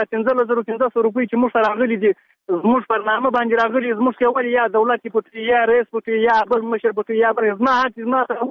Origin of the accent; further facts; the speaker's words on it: Badghis, Afghanistan; now in Herat, Afghanistan; موږ دلته مهاجر یو، د جاشوده د ولایت د بادغیس راغلی یو، د مرغاز ولسوالۍ دلته دا یو نیم کال کېږي موږ دلته پراته یو.